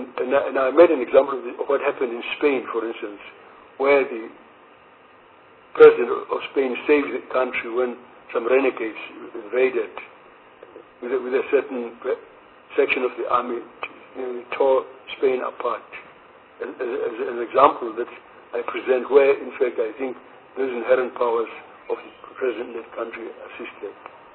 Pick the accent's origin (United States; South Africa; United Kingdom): South Africa; For me, as a South African citizen, not as IFP member, it's something that I feel insults me as a citizen